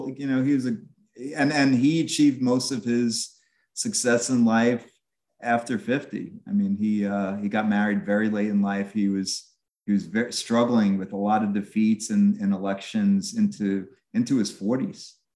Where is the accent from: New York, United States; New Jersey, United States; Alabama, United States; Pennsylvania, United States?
New York, United States; despite the fact that I grew up on Long Island, I was a big New York Yankee fan.